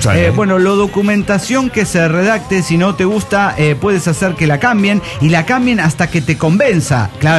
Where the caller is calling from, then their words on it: Guadalajara, Jalisco, Mexico; de Guadalajara, Jalisco y México.